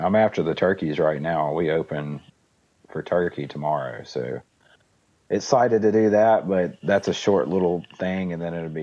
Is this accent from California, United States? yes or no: no; Arkansas, United States; I'm from Arkansas. That's where I've done most of my hunting over my life.